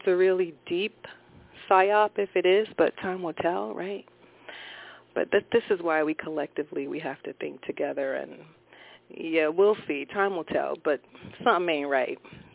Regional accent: Brooklyn, New York, United States; I'm from Brooklyn, too, so.

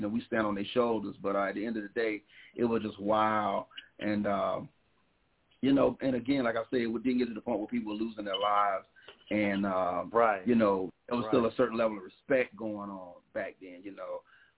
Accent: Jacksonville, Florida, United States; We're from Jacksonville.

